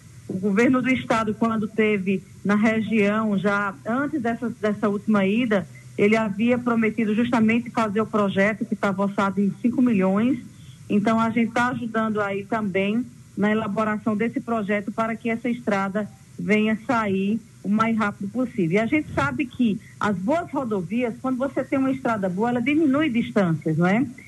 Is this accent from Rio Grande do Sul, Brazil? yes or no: no; Rajada, Pernambuco, Brazil; born there; Ela pega ali após Rajada, que é o nosso distrito onde eu nasci, e graças a Deus, depois de casada, voltei a morar lá.